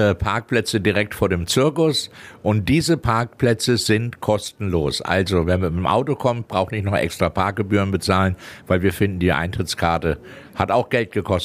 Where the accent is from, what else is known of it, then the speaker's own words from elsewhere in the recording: Lüneburg, Lower Saxony, Germany; Ja, wir haben in Lüneburg gewohnt, im Norddeutschen. Ich bin ja Norddeutscher.